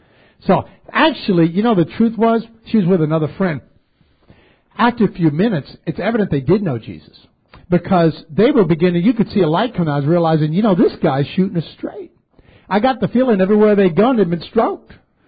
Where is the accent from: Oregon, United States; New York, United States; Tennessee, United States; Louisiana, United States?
Louisiana, United States; New Orleans; I'm from New Orleans, okay? I like New Orleans people.